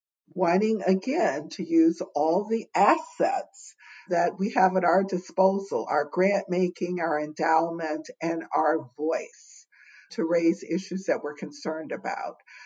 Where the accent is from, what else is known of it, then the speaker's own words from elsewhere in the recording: Alexandria, Virginia, United States; When Raj and I traveled back to my hometown church in Alexandria, Virginia to get married.